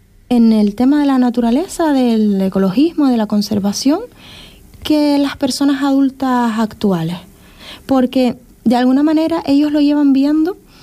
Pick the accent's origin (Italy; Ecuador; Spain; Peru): Spain; Canary Islands; also born or lived in Tenerife; Yo no soy de Corralejo, ni siquiera soy de Fuerteventura. Yo, mi abuela procede de aquí, pero bueno, yo soy de Gran Canaria, pero nacida en Tenerife, yo soy canaria de todas las islas, pero de Corralejo